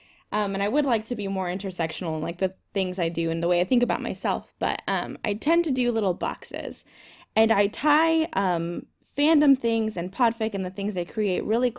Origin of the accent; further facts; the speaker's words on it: United States; Because I'm Latina, I'm Mexican American.